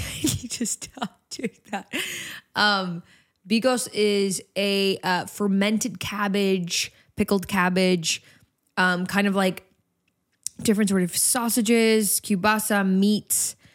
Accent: Canada; Hi, I'm Canadian.

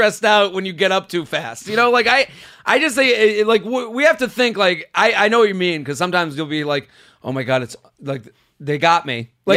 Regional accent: England, United Kingdom; now in Canada; So this, as an English girl living in Canada and have dated my way around the world, I've encountered both types of penis.

